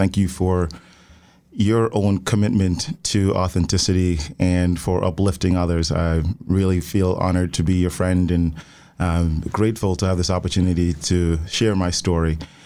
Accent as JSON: {"language": "English", "region": "Portland Parish", "country": "Jamaica", "tie": "born or raised there", "said": "I was born and raised in Portland, Jamaica. I lived in a district called Islington."}